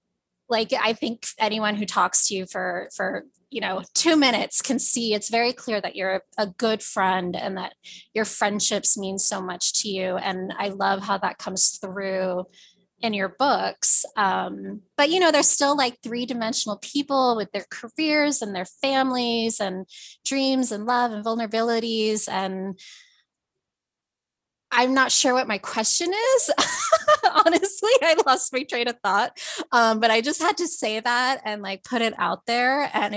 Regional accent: Philippines; also born or lived in Los Angeles; As a Filipino from a very large family

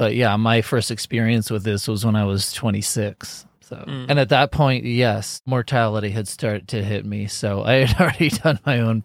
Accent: United States; I'm a comic, a father, and as an American, every time that I saw the phrase philosopher's stone in this book, I replaced it with sorcerer's stone.

